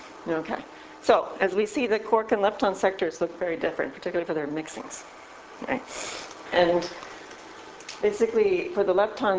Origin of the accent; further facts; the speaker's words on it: Wisconsin, United States; And I come from Wisconsin, where an ice cube, that's the world is law, right?